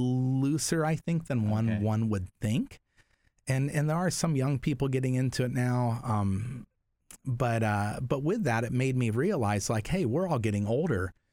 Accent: Canoga Park, California, United States; I remember even growing up in Canoga Park, you know, we used to have a ton of gangs here

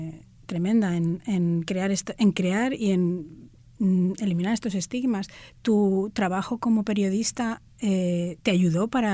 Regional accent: Spain; accent: Spanish; sacamos nuestro acento a pasear, nuestro acento español

